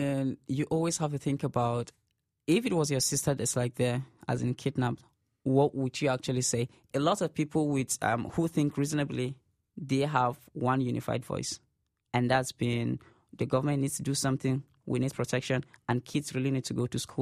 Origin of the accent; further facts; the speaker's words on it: Nigeria; I saw a YouTube clip of our first lady and the way she reacted to these things, and it was really embarrassing.